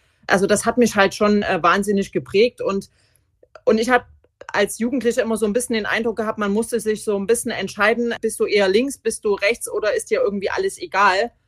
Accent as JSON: {"language": "German", "town": "Zwickau", "region": "Saxony", "country": "Germany", "tie": "born there", "said": "Also ich bin 1979 in Zwickau geboren. Zwickau war in Westsachsen die Region mit viel Industrie"}